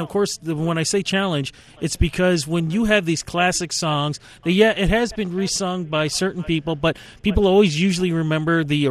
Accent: Canada; As a Canadian, red and white, waving the big maple leaf

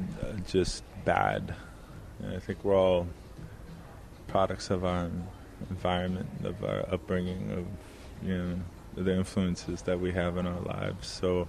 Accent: Thunder Bay, Ontario, Canada; Cause I am from Thunder Bay, so I was born and raised there.

